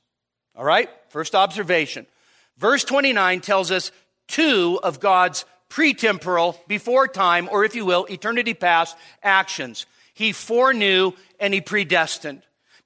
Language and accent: English; Marysville, California, United States; born there; I was born in Marysville, California.